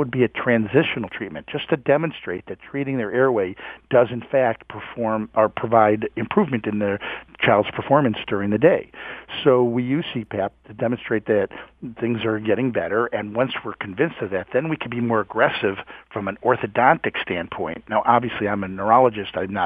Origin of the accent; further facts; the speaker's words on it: Houston, Texas, United States; I am from Houston.